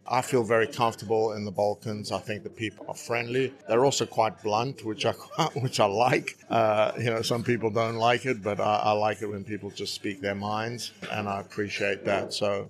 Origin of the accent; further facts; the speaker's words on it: South Africa; moved away as an adult; now in United Kingdom; I played college tennis in America. I grew up in South Africa and was one of their top juniors before going to America.